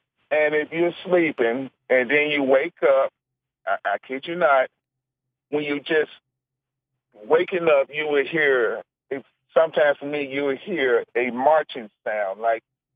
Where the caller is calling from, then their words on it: Memphis, Tennessee, United States; Hey, Brian. … from Memphis, Tennessee.